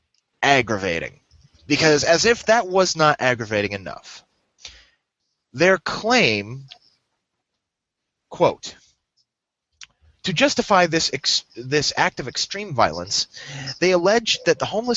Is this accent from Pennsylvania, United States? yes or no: no; Ohio, United States; I can't possibly attempt to do it because I'm from Ohio.